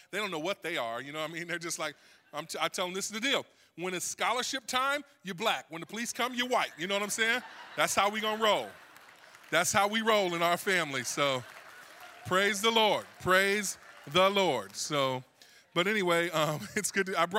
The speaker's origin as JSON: {"language": "English", "town": "Macomb", "region": "Illinois", "country": "United States", "tie": "born or raised there", "said": "I'm an Illinois boy. I grew up around here in Illinois, Macomb, Illinois. How many of you guys know where that's at? Yeah, Macomb, okay, yeah, see, one cornfield knows another. You know what's up? So we are a little small town."}